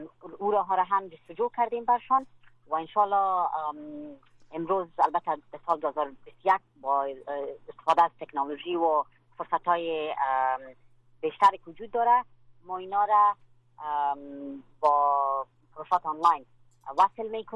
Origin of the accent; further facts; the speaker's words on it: Afghanistan; خود ما خانمای افغان که در داخل خود افغانستان هستیم، در بیرون از افغانستان هستیم